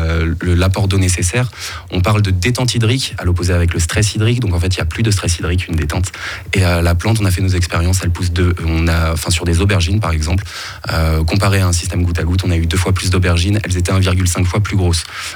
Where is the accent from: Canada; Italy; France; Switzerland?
Switzerland; Lausanne, Vaud; Moi, je dis 80, je viens de Lausanne.